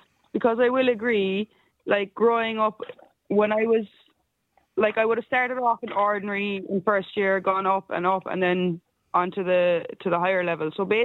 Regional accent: Ireland; also born or lived in Eastern Europe; So I grew up in Ireland, got my citizenship in Ireland.

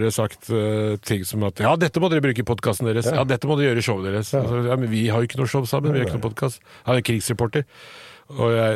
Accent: Oslo, Norway; Jeg har vokst opp på Nordstrand, men jeg bodde først på Torshov i de sosialboligene som Petter Utligger har et program om i Nordkappgata.

